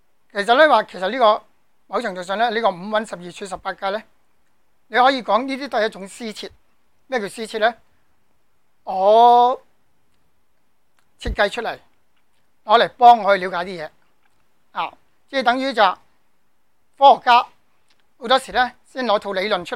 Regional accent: China; 我哋中国人咧。就比较偏重于心法嘅啊

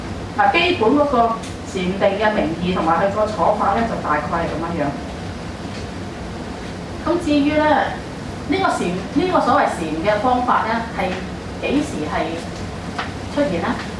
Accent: China; 都同我哋中國人啲唔同嘅

